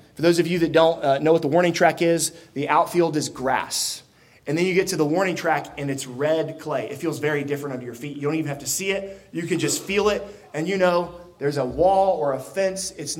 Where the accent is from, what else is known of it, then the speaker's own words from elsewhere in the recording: Florida, United States; And I mean, I was born and raised in Florida, so I don't know how to navigate any of this.